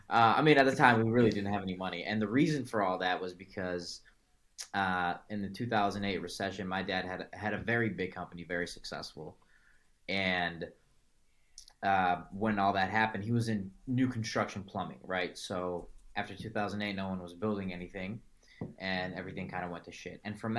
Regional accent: Chicago, Illinois, United States; Yeah, so originally I'm from Chicago, and out of high school, my plan was to be some sort of entrepreneur

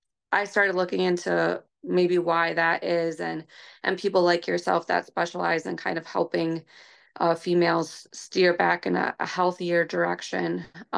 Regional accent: Wisconsin, United States; So I am from north central Wisconsin. So it is a balmy like 6 degrees here today.

